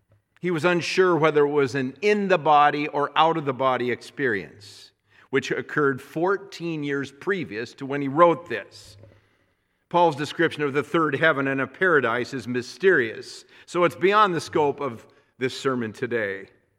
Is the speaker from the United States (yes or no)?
yes; United States; some things which bring me great pride as an American.